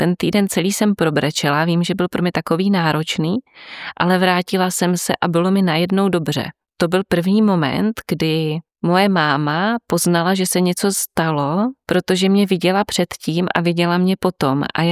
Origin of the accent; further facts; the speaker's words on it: Moravian-Silesian Region, Czechia; já jsem z takové malé vesničky u Nového Jičína